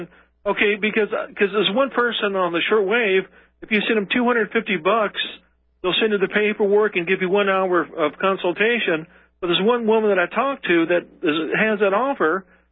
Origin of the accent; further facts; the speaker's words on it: Virginia, United States; now in Maryland, United States; Well, listen, I live in Maryland. I'm from Virginia originally.